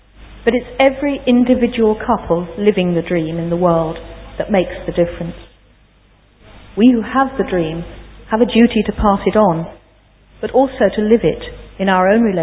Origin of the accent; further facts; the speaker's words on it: England, United Kingdom; now in Australia; and we come from England.